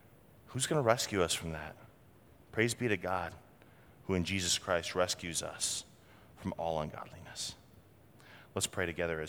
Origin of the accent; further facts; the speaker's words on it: New England, United States; now in Wisconsin, United States; But I grew up in New England, liberal New England.